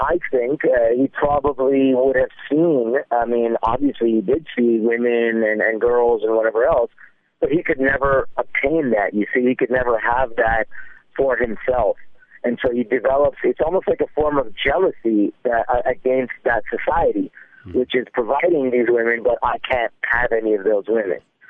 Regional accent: Toronto, Ontario, Canada; I mean, I'm born and raised in Toronto, Canada, went through an identity crisis

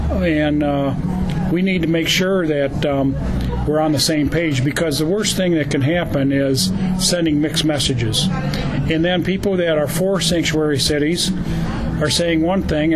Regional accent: Lansing, Michigan, United States; the fact that I grew up here in Lansing

